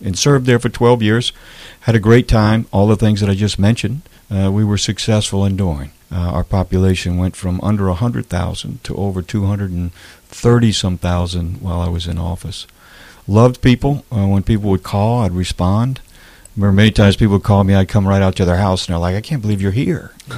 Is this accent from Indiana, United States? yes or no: no; Slidell, Louisiana, United States; Certainly, I grew up here in Slidell, a lifelong resident.